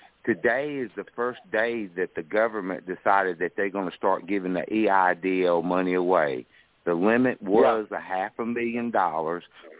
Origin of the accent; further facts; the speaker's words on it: Helen, Georgia, United States; They called me and wanted to know if I could get them a cabin up in the mountains, up in my hometown, Helen, Georgia.